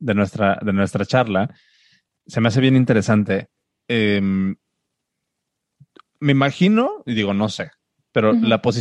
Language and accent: Spanish; Mexico; nosotros lo vemos como mexicanos, digo, ¿no?